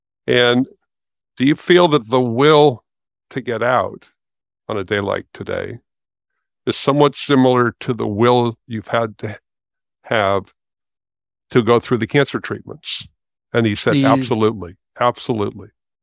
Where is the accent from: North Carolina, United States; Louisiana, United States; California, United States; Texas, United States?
California, United States; Los Angeles; So I'm 70 years old, and I grew up in West Los Angeles. And at age 11, with some friends, we did a junior lifeguard program right by Santa Monica Pier.